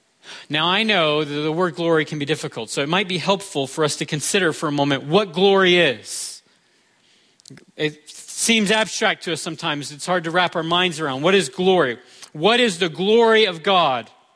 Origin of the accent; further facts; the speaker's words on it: United States; As an American who enjoys the sweet benefits of freedom, I love this holiday.